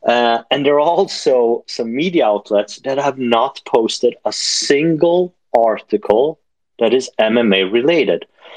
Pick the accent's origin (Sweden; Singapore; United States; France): Sweden; as I am from Sweden